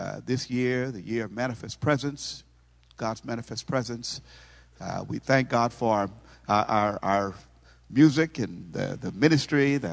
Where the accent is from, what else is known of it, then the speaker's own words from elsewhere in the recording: Missouri, United States; I'm from Missouri, so you know how we laugh at this kind of stuff here